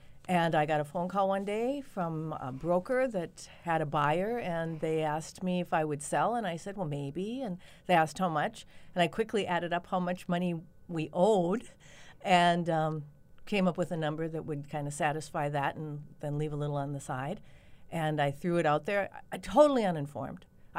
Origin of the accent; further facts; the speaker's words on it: Duluth, Minnesota, United States; I'm originally from Duluth.